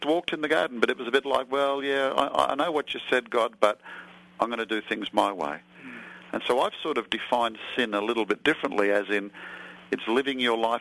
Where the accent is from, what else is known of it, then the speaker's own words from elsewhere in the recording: Australia; my home country of Australia